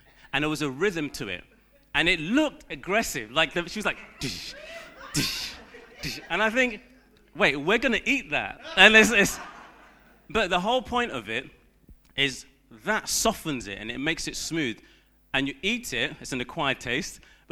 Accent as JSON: {"language": "English", "country": "Ghana", "tie": "born or raised there", "said": "the closest thing I can liken it to is growing up in Ghana, I remember my nan making fufu."}